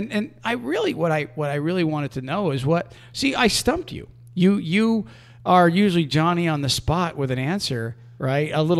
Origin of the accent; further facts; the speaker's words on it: Pennsylvania, United States; Now, I will tell you that first CB handle that I had, because I was from Pennsylvania, was